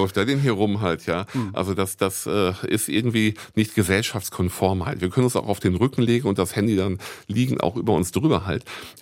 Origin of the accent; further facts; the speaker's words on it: Dortmund, North Rhine-Westphalia, Germany; den Dortmund-Slang als auch das Hochgestochene habe ich drauf halt, ja. Und ja, Kind des Ruhrgebiets ist letztendlich wirklich so, in Dortmund geboren und in Bochum studiert